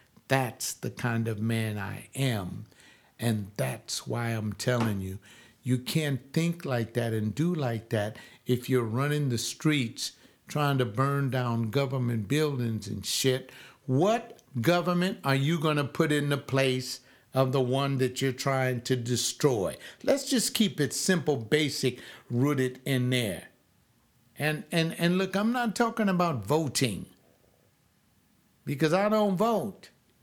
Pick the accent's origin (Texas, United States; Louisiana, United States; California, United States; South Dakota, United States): California, United States; Los Angeles; I was born and reared in Los Angeles.